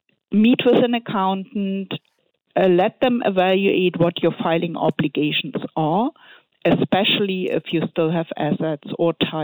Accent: Germany; English is a second language; now in Vancouver, Canada; Absolutely. Yes, I was born and raised in Germany.

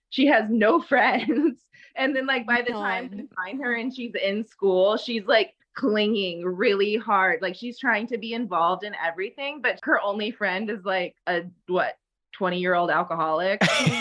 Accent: Hutto, Texas, United States; also born or lived in Round Rock; technically I was born in Round Rock, like, but that's like splitting hairs. But like Hutto at the time is like super small and like didn't even have like a hospital.

